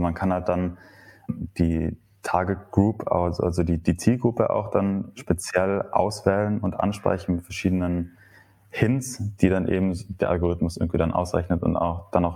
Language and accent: German; Merano, Trentino-Alto Adige, Italy; now in Munich, Germany; also ich komme aus Meran, das ist dann doch ein bisschen kleiner. 40.000 Einwohner knapp.